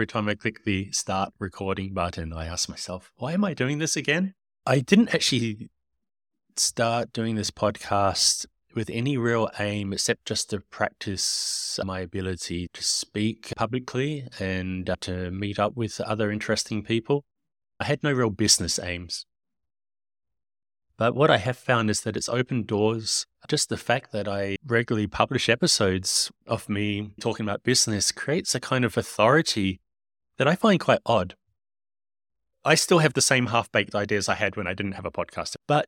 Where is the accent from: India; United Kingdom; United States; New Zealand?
New Zealand; first language English; also born or lived in Australia; Now, I'm from New Zealand originally, but I also spent a lot of time growing up in Australia.